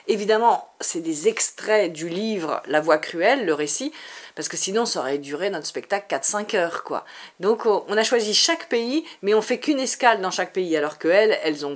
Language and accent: French; Paris, Île-de-France, France; nous on est de Paris, donc on a beaucoup joué à Paris dans notre réseau, chez nos amis.